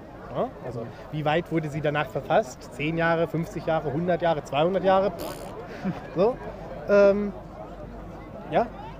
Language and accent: German; Hanover, Lower Saxony, Germany; Weil ich komme eben aus Hannover und da ist es eben klar.